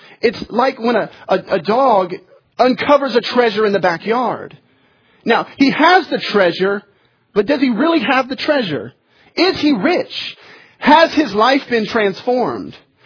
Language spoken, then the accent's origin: English; the South, United States; because I believe in God, because I'm from the South